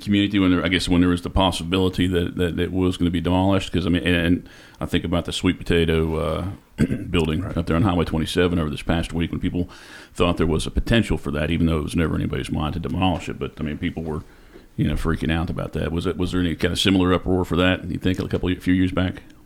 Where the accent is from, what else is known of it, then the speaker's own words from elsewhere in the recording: West Virginia, United States; Because I grew up in West Virginia, went to school in West Virginia.